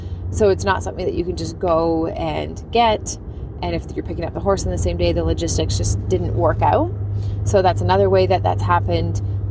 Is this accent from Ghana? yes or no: no; Canada; especially being Canadian